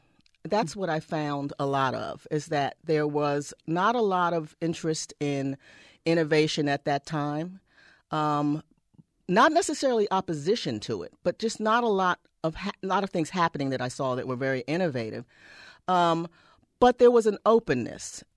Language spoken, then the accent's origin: English; East Coast, United States; I come from the East Coast and had, you know, a whole lot of activity, of arts activity going on.